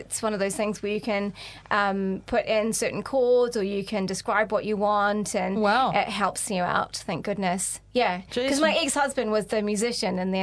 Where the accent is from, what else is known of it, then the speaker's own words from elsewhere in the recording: Whakatane, Bay of Plenty, New Zealand; also born or lived in Dubai / Sharjah; I'm a Whakatane girl, so I grew up in Whakatane. But I spent quite a few years living overseas. I was teaching in Dubai for a number of years.